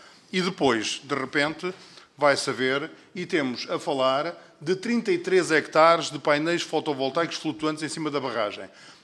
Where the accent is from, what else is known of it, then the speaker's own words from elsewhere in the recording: Pampilhosa da Serra, Centro, Portugal; O concelho de onde venho, que é o concelho da Pampilhosa da Serra